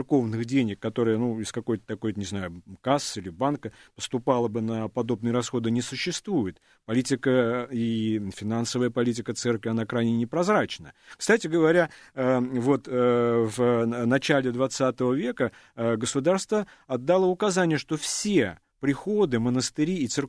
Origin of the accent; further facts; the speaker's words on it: Saint Petersburg, Russia; я помню еще с детства, я сам питерский